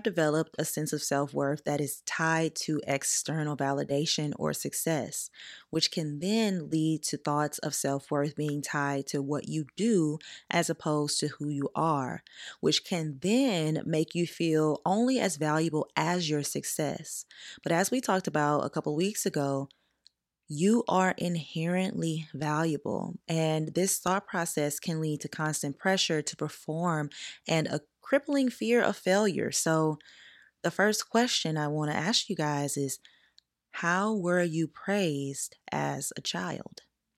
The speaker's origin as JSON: {"language": "English", "region": "Southern United States", "country": "United States", "tie": "born or raised there", "said": "And the biggest thing about it is growing up, I grew up in the Bible Belt. So when you grow up down there where I grew up"}